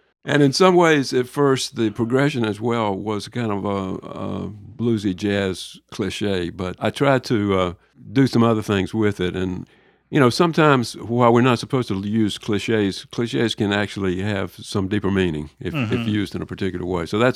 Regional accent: Deep South, United States; accent: Southern; blessing and a curse in a certain way to have a regional dialect or accent, which I have some of since I grew up in the Deep South.

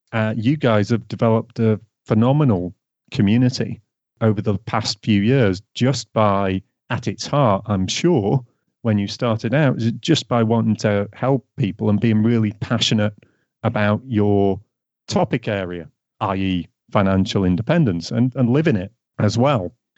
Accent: Northern England, United Kingdom; when I was growing up in Northern England in the 1980s

